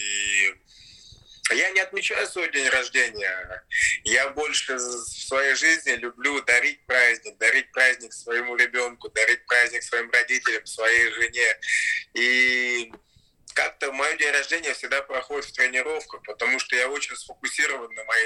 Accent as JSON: {"language": "Russian", "region": "Siberia", "country": "Russia", "said": "Скажи ему, что я из Сибири"}